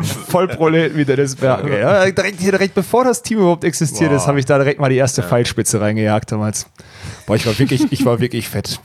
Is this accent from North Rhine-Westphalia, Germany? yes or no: yes; Essen, North Rhine-Westphalia, Germany; 2007 Essen. Ich als Essener Jung